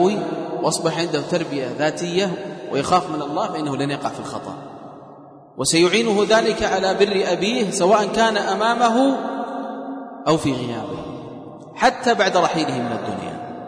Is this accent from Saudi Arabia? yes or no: yes; Riyadh, Riyadh Province, Saudi Arabia; مرة من المرات عندنا في الرياض كان هناك أب